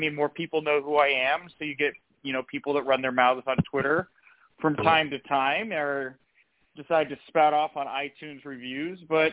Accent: Texas, United States; moved away as an adult; now in Chicago, United States; I grew up in Texas. I was a wrestling fan as a kid. I also had a passion for doing comedy, specifically improv. And so when I went to college, I moved to Chicago, where I still live

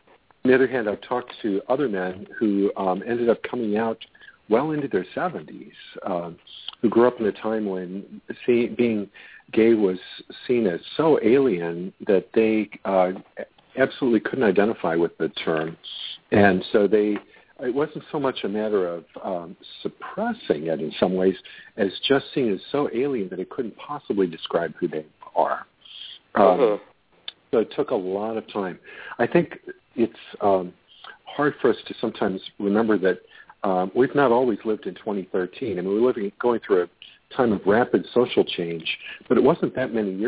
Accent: St. Louis, Missouri, United States; I grew up in St. Louis, and it was very challenging.

